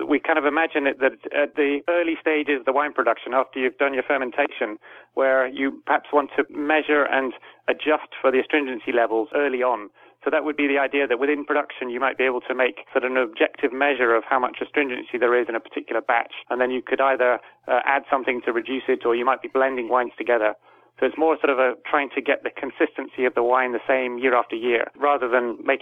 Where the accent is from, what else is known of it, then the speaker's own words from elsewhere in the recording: United Kingdom; now in Denmark; Actually, I've moved around a lot. I'm British, but I'm living in Denmark now, working at the university.